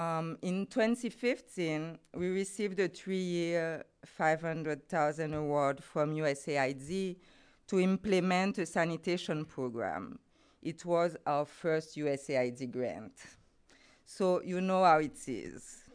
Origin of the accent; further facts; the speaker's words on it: Haiti; English is a second language; also born or lived in Mexico; please be indulgent with my English. It's not my first language. So I began working in Mexico, and I came back home in Haiti 20 years ago.